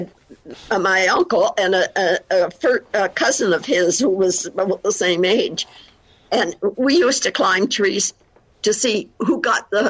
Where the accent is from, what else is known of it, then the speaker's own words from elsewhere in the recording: Middleport, Ontario, Canada; I was born in Middleport, Ontario, which is a little farming district. And my parents had a farm, and it's on what they call Highway 54, and it's along the Grand River.